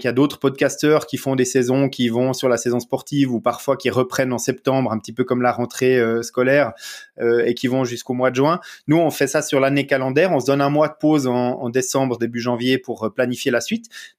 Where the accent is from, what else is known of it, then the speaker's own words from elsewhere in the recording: Vaud, Switzerland; accent: Vaud; parce que j'ai un petit accent du terroir, du gros de veau en Suisse